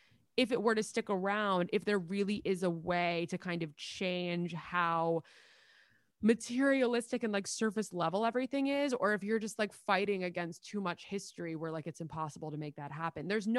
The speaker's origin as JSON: {"language": "English", "region": "New York", "country": "United States", "accent": "New York", "said": "The same way when I drink, my New York accent comes out, but I can't show you guys all of my colors, so I'm not going to imitate that right now."}